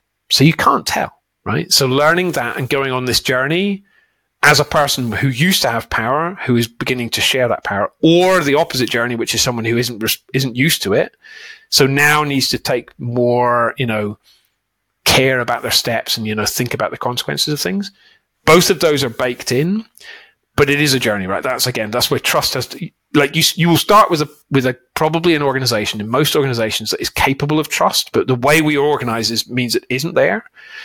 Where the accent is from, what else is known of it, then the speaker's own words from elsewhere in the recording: United Kingdom; what is polite, because I'm British